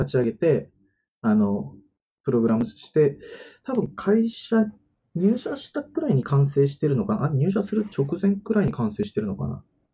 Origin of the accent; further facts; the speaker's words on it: Tochigi, Japan; 僕あの栃木の片田舎出身なんですけど